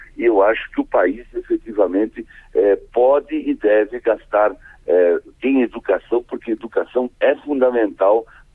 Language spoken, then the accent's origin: Portuguese; Santa Catarina, Brazil; Eu sou de Santa Catarina e posso falar da situação de catarinense. No meu estado